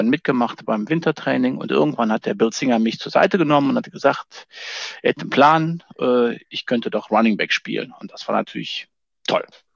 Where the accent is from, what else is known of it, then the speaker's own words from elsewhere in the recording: North Rhine-Westphalia, Germany; Ich komme ja aus dem Siebengebirge, da lebe ich auch heute noch